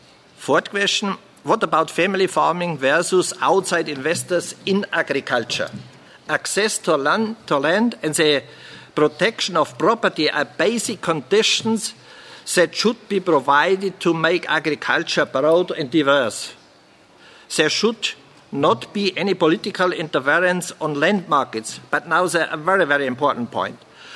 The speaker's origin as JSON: {"language": "English", "country": "Germany", "said": "In my home country, Germany, for example, the public had the chance to visit farms during several open days."}